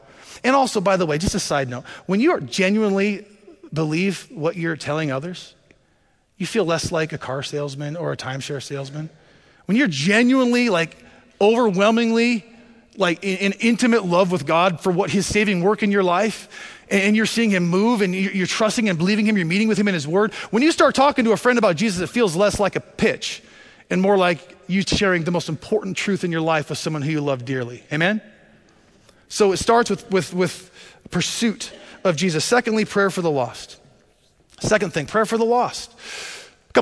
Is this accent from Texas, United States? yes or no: no; Montana, United States; I grew up hunting in Montana, and we stalk hunted.